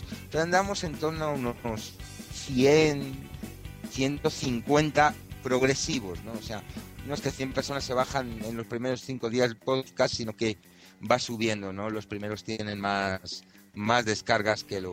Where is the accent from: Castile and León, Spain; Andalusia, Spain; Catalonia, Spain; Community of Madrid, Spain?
Community of Madrid, Spain; Madrid; yo como madrileño nunca había pensado que se podía dar